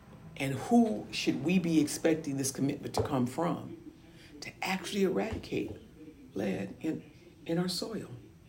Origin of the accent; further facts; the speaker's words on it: Omaha, Nebraska, United States; born and raised in Omaha, Nebraska